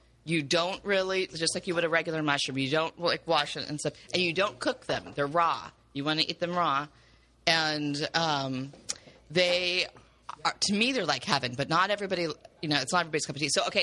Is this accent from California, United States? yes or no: yes; Sonoma, California, United States; I said, I'm from Sonoma, California, and everybody there knew Sonoma.